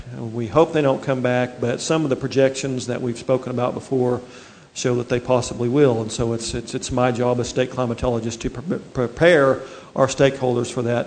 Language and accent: English; Oklahoma, United States; Welcome to Norman, everyone, my hometown here where I work. I hail from the Oklahoma Panhandle, the home of probably the most famous drought in American history.